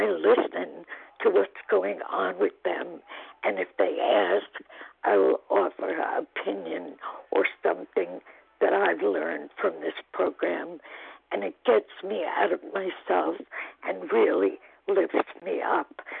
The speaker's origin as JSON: {"language": "English", "region": "New York", "country": "United States", "said": "I'm from New York, Rockland County. And my county is very small."}